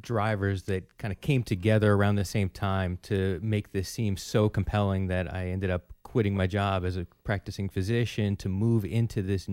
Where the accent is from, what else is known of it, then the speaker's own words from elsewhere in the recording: New Jersey, United States; I grew up on the Jersey Shore and went to school in New Jersey